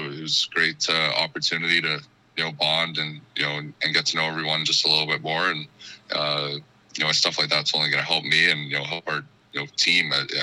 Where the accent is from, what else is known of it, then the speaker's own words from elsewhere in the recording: Canada; As a Canadian, I get to play close to home all the time